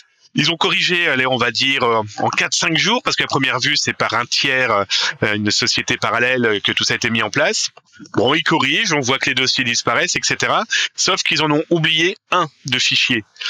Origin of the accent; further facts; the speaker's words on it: France; chez nous, en France, la SNCF, c'est le grand leader de la voie ferrée